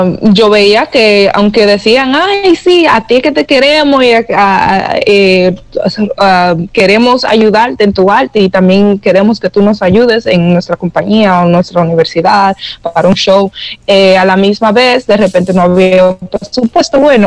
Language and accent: Spanish; New York, United States; yo crecí en Nueva York sin familia.